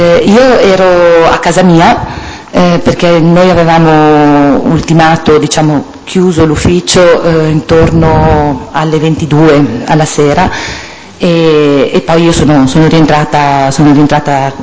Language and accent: Italian; Genoa, Liguria, Italy; born there; sono nata a Genova il 18 marzo del 1967